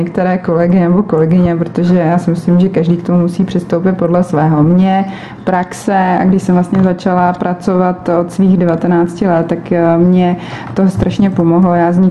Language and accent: Czech; Most, Ústí nad Labem Region, Czechia; už jsem říkala, že pocházím z Mostu